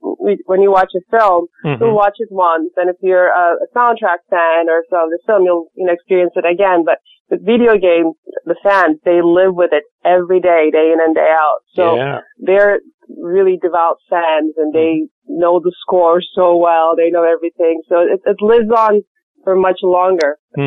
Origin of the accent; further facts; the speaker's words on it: Istanbul, Turkey; So in growing up in Istanbul, that was my childhood, watching American films.